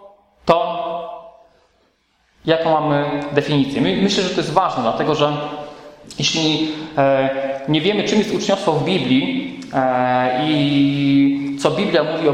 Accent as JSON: {"language": "Polish", "town": "Węgorzewo", "region": "Warmian-Masurian Voivodeship", "country": "Poland", "lives_now": "Nidzica, Poland", "said": "Pochodzę z Węgorzewa, więc bardzo blisko, a obecnie mieszkam w Nizicy."}